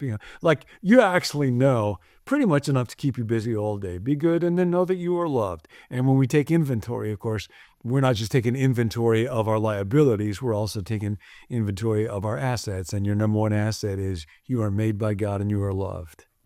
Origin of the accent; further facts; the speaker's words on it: Midwest, United States; moved away; When I grew up in the Midwest with my mom, there was a thing called spring cleaning.